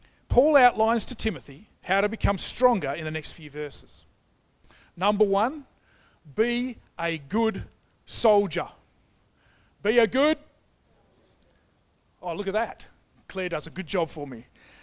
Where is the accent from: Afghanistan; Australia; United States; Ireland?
Australia; Fremantle, Western Australia; When Andrew and I moved to Frio, we come from Fremantle, originally planted the church. We must have been living in Frio for about 26 years. We've only recently moved to Coogee.